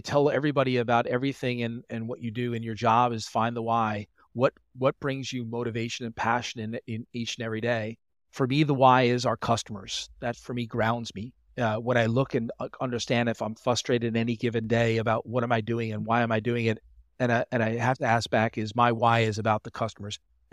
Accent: New York, United States; now in Delaware, United States; I live in, right now, I'm in the beach house in Delaware, but I'm from New York and Long Island.

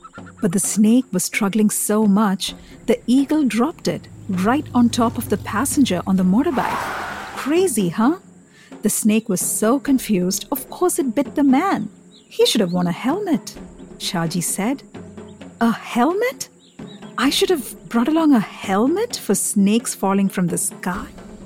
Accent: Kerala, India; I grew up in Kerala, the South Indian state that is famous for its beautiful tea plantations, palm-fringed beaches, monsoon-fed rivers, unspoiled forests.

